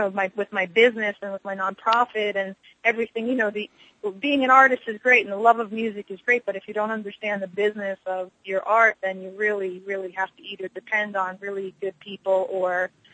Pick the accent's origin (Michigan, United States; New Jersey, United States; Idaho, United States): New Jersey, United States; Life in Jersey was great for me. I was a typical young tomboy, I should say.